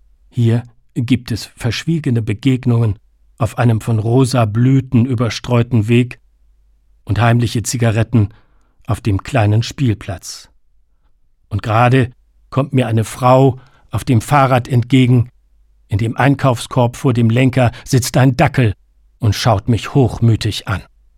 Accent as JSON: {"language": "German", "region": "Hamburg", "country": "Germany", "tie": "born or raised there", "also_born_or_lived": "Silesia", "lives_now": "Dortmund, Germany", "said": "ich bin ein in Schlesien geborener, in Hamburg aufgewachsener westfälischer Dichter, der in der Dortmunder Nordstadt lebt"}